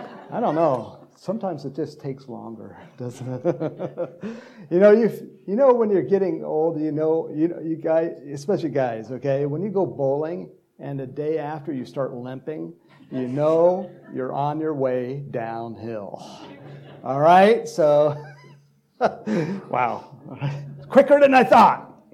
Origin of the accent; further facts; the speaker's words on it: Texas, United States; You know, back to my Texas days. I am a Texan, don't forget my blood.